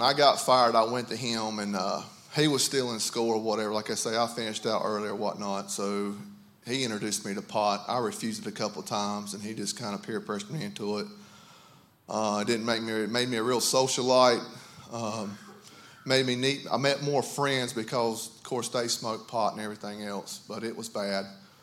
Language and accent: English; Gastonia, North Carolina, United States; I'm from Gastonia, about 2.5-3 hours away from here.